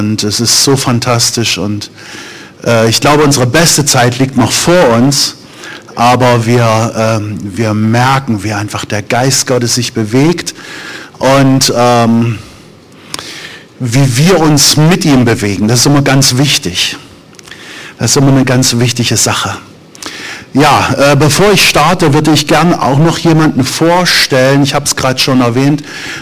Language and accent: German; Suhl, Thuringia, Germany; Wir kommen aus Suhl. Wer von euch weiß, wo Suhl liegt?